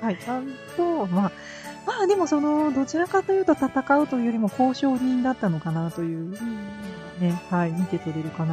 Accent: Gifu, Japan; まあ、この辺、特に私は岐阜県民なので

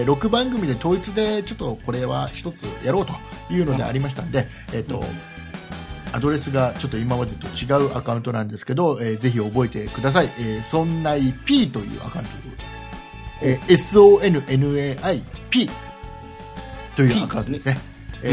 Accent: Chiba, Japan; 千葉県、僕の地元千葉県が意外とね

